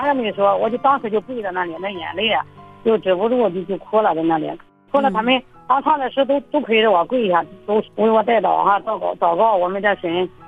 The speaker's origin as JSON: {"language": "Chinese", "region": "Shandong", "country": "China", "said": "啊，我是一个盲人朋友"}